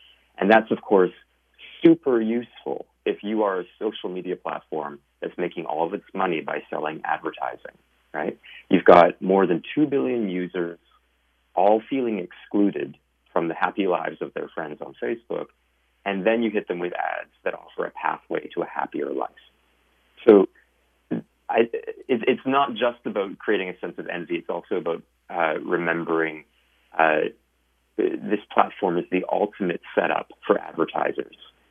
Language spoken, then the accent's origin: English; Canada; I'm a Canadian, but we've all been watching the 2016 fallout in the States very carefully